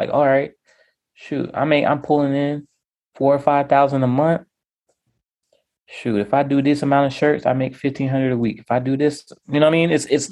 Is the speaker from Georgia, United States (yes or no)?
yes; Atlanta, Georgia, United States; I mean, I'm just from Atlanta